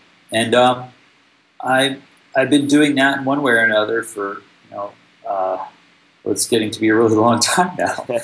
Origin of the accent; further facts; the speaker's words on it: Alaska, United States; Well, I grew up in Alaska in the cold and the dark with nothing to do. And for a nerd in Alaska without a lot of friends, I mean, I was in a small town with no friends.